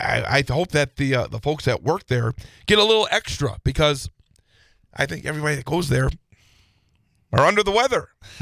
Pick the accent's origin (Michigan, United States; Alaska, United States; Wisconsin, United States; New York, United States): Wisconsin, United States; Rothschild; Back when I was a teen, I grew up in Rothschild, Schofield.